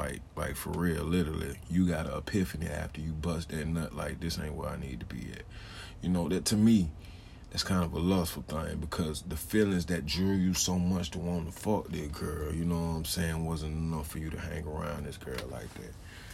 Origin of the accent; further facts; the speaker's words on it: Birmingham, Alabama, United States; I grew up in Birmingham in the hood, like, so it's more black community type thing growing up, you feel me?